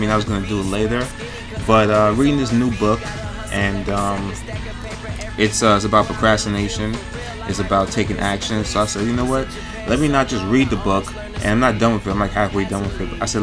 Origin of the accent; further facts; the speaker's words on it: New York, United States; I'm from New York.